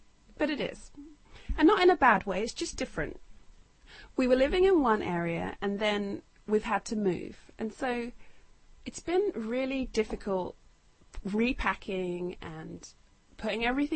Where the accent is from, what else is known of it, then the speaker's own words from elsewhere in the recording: United Kingdom; also born or lived in United States; And we recently moved from the States in July back to my home country of the UK.